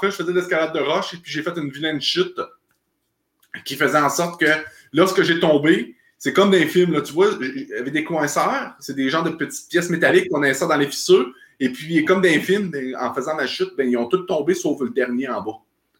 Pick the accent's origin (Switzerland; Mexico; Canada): Canada; Saint-Antonin, Quebec; Moi, je viens de Rivière-du-Loup, mon village natal, Saint-Antonin, petit village associé à juste à côté de Rivière-du-Loup.